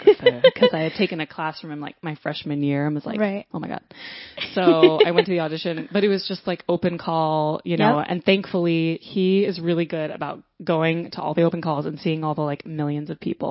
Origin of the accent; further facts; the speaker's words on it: Dallas, Texas, United States; Well, as you know, I grew up in Dallas.